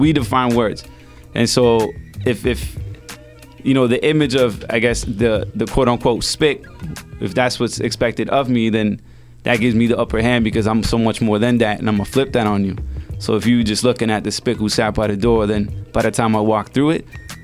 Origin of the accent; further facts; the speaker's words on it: El Salvador; English is a second language; moved away; I'm from El Salvador, born in El Salvador, and I remember listening, you know, to hip-hop, not understanding the language because I didn't speak English or understood it. Once I came here